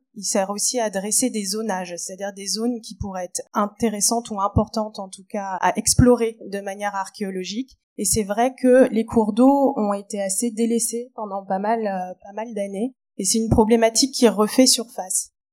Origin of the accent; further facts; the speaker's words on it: Pays de la Loire, France; Mais j'ai un tropisme de l'ouest de la France, puisque je viens de Loire-Atlantique.